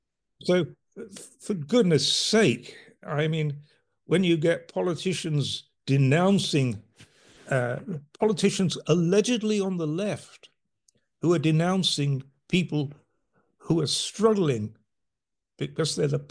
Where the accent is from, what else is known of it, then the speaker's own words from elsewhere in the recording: Yorkshire and the Humber, United Kingdom; I'm a Yorkshireman, we're able to laugh at ourselves.